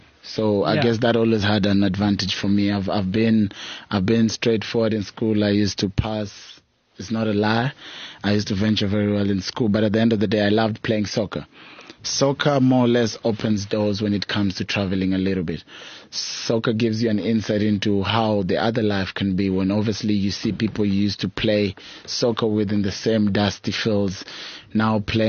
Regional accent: Nairobi, Kenya; I was born and raised in Kawangware. If you Google Kawangware, it's one of the biggest slums in Africa.

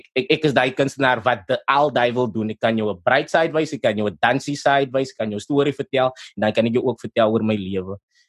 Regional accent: Port Elizabeth, Eastern Cape, South Africa; ons is van PE

